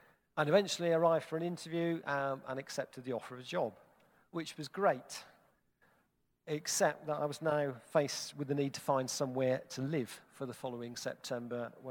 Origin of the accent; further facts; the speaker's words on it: Cirencester, South West England, United Kingdom; my hometown of Cirencester, which is in Gloucestershire.